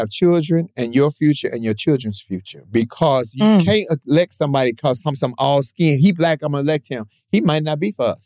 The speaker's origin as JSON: {"language": "English", "town": "Chicago", "region": "Illinois", "country": "United States", "said": "I was hosting like 3 drag shows in Chicago because y'all know I'm from Chicago."}